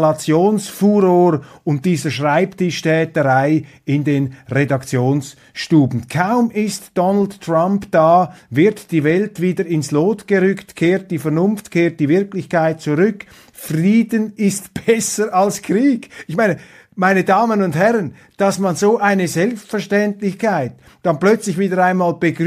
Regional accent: Switzerland; Als Schweizer bin ich kein Freund des dekretierten Durchregierens.

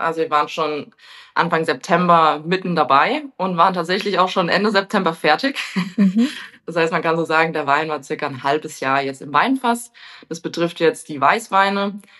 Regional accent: Guntersblum, Rhineland-Palatinate, Germany; Also genau, ich komme aus Guntersblum. Das liegt in dem größten Weinanbaugebiet Deutschlands und zwar mitten in Rheinhessen.

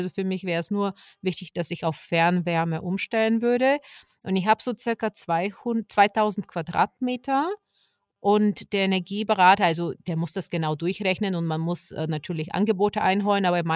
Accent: Bulgaria; Aber ich kenne es aus meiner Heimat Bulgarien

